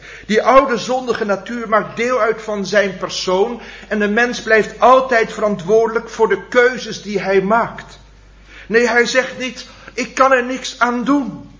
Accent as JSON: {"language": "Dutch", "region": "Drenthe", "country": "Netherlands", "said": "Kan ik het helpen? Ik kom uit Drenthe."}